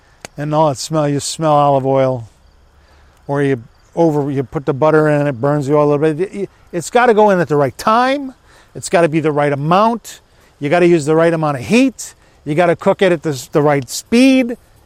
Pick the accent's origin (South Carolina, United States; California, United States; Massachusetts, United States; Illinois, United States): Massachusetts, United States; Agawam; We had a priest when I was growing up in Agawam.